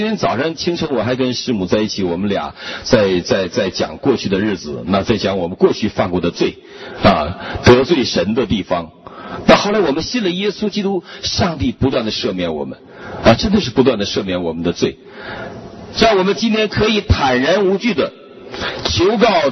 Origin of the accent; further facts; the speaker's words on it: China; 我生在中国，生长在这一个贫穷的地方和家庭